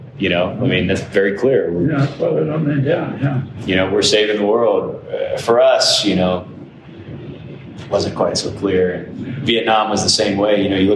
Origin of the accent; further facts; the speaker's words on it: Florida, United States; I went to the University of Florida. I grew up in Florida and went that route to become an officer.